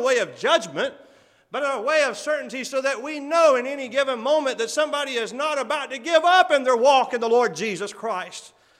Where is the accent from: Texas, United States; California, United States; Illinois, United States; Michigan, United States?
Texas, United States; Obviously, I'm from Texas.